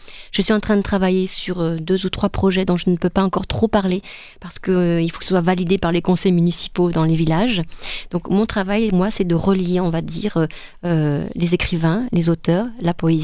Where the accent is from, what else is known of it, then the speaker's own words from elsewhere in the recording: France; Moi, je suis française, mais mon mari est chinois.